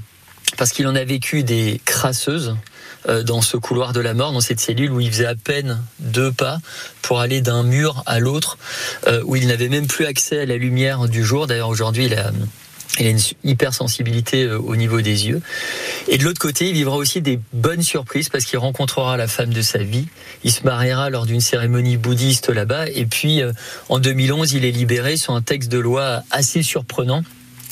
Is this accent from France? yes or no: yes; Colmar, Grand Est, France; born there; je suis né à Colmar, je suis un Alsacien qui aujourd'hui professe un petit peu partout, et notamment à Lyon.